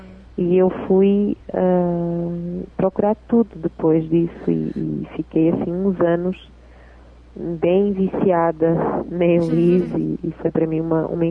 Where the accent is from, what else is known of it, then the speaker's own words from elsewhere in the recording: Portugal; accent: Portuguese; portuguesa que sou eu cantando as canções brasileiras. Acho que essa é que é a grande questão, que é o sotaque e todo esse... tudo que traz o sotaque de Portugal, né?